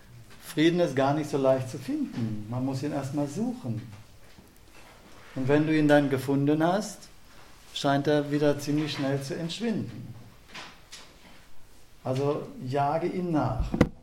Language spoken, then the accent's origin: German; Bad Soden-Allendorf, Hesse, Germany; Ich bin als Kind in Bad Soden-Allendorf groß geworden.